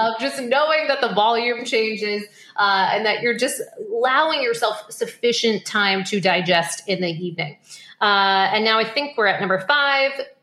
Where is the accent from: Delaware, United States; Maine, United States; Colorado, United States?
Maine, United States; also born or lived in New York; and I'm from Maine, lived in New York for over a decade.